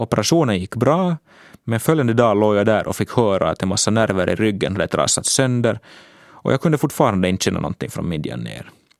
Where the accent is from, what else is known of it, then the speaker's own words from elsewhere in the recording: Finland; hemma i Finland